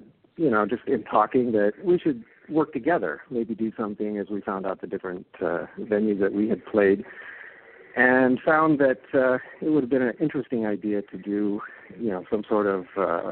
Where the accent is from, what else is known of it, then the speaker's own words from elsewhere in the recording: Des Moines, Iowa, United States; now in California, United States; Well, actually, I grew up in Iowa, in Des Moines, Iowa, and went to school there my undergrad. And I always dreamed of coming out to California